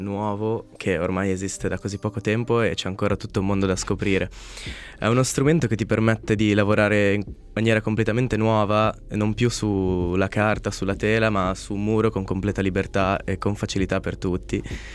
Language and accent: Italian; Lugano, Ticino, Switzerland; vengo da Lugano.